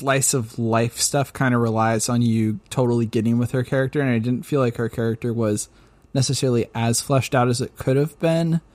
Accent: Pacific Northwest, United States; I'm from the Northwest and she's from the South

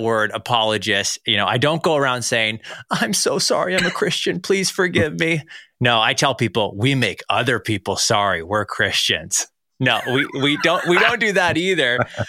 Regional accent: Canada; although I live just north of Toronto. So I'm a Canadian boy.

